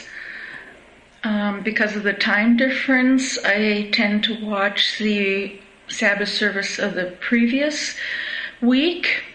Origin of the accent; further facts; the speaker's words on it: Germany; from Germany.